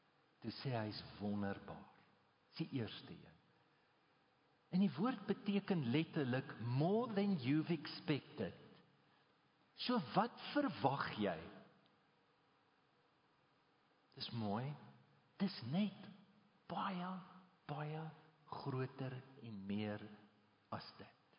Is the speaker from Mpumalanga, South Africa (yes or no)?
yes; Standerton, Mpumalanga, South Africa; Ek kom van Standerton af en ons nooit 'n kersboom gehad nie.